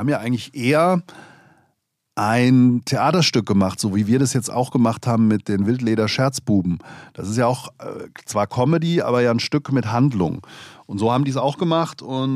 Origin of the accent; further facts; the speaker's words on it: Hesse, Germany; Das war so eine Art hessischer Abend. Als Hesse war ich natürlich da vor Ort, das ist doch klar.